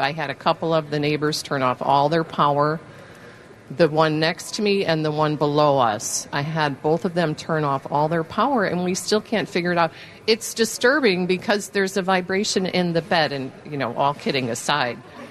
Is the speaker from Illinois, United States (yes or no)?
yes; Tinley Park, Illinois, United States; from Tinley Park.